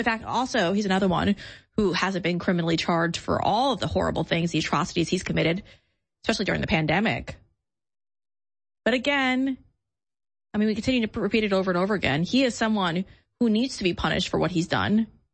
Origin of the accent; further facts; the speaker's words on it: New York, United States; I mean, I started my career there. I grew up in New York